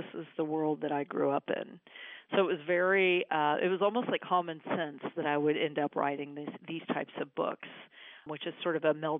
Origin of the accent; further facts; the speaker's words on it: Austin, Texas, United States; Well, I grew up in Austin, Texas, and, you know, born and raised, very proud Texan.